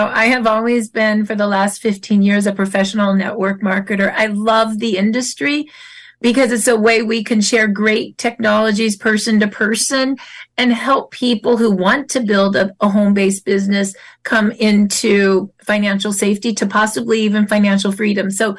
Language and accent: English; Mission Viejo, California, United States; I'm from Mission Viejo, California. So I'm from California.